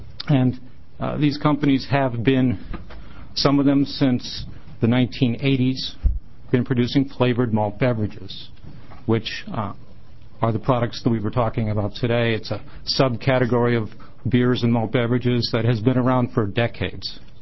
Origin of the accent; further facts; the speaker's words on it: Connecticut, United States; And I'm here today from Connecticut. I'm happy to be in your fine state. I have to say I'm from the state that just produced the national champion women's basketball team.